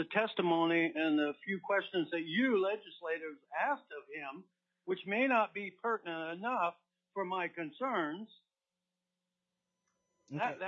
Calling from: Hawaii, United States; I'm a 56-year Alaska resident. I live and reside normally in Kenai, Alaska. I'm calling you from the Paradise Islands of Hawaii.

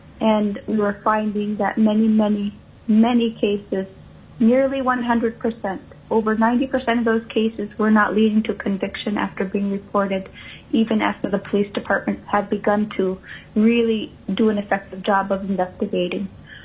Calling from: Nome, Alaska, United States; I'm calling in from Nome

